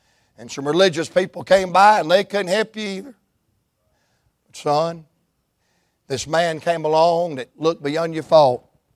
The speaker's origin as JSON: {"language": "English", "region": "the South", "country": "United States", "said": "Because I'm from the South, I'm going to call him Bubba."}